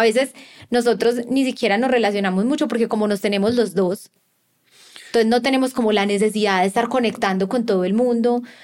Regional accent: Colombia; moved away; sobre los que salimos de Colombia, pero que no podemos volver y ahora somos inmigrantes.

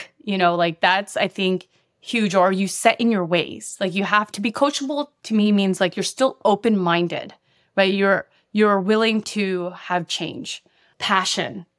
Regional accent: Philippines; English is a second language; moved away; I come from the Philippines. I was an immigrant here

